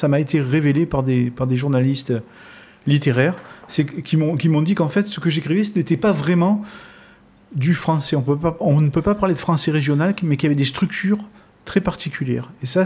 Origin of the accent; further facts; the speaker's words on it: Corsica, France; c'est très étonnant en tant que Corse d'être confronté donc à des questions qui peuvent nous paraître étranges